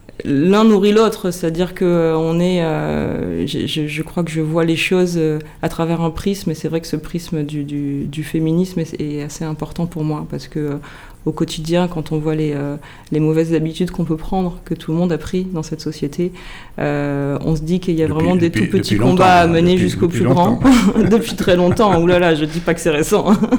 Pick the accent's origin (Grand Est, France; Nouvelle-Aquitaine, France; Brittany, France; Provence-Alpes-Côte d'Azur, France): Nouvelle-Aquitaine, France; Limoges; also born or lived in Périgueux / Paris region; Je suis née à Périgueux. J'ai ma famille qui est originaire de Dordogne, mais moi j'ai grandi à Limoges. Et donc j'avais jamais habité Périgueux.